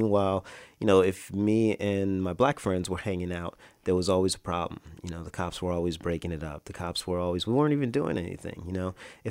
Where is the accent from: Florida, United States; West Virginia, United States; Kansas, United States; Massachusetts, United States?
Florida, United States; Orange Park; I don't want people to think that I grew up in Orange Park, Florida, with my head down and, you know, weeping about the way I was being treated.